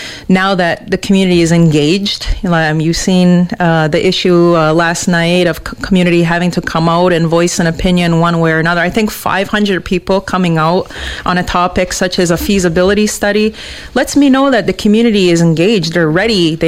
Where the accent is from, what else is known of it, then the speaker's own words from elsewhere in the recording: Kahnawake, Quebec, Canada; growing up in Ganhawage, you can't help but be around politics.